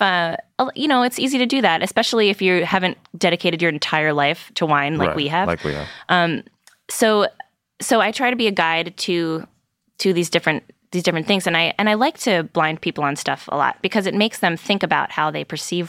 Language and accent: English; Virginia, United States; And I'm from Virginia, which has a blossoming wine country as well